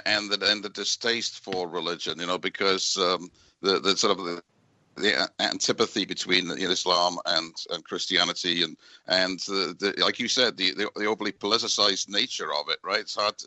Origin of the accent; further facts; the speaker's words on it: United Kingdom; moved away as an adult; now in United States; When I first came to the States and about 40 years ago from Britain, you know, I grew up in Britain